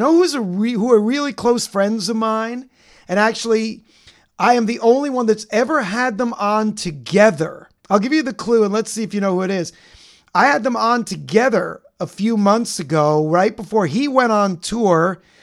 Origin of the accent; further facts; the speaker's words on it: New York, United States; I'm from New York.